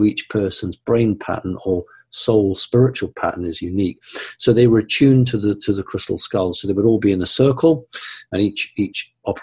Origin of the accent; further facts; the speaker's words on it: United Kingdom; as a British person, I'm going to say Cyrus, but you guys will say Sirius.